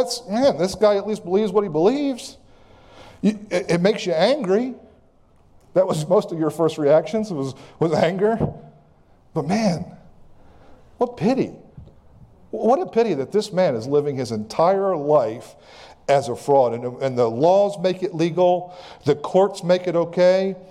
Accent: United States; And I'm an American, so they come to me and, hey, buddy, get away from me.

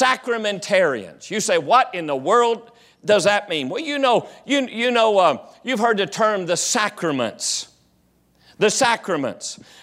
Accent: West Virginia, United States; Now, I grew up down in West Virginia, as most all of you know

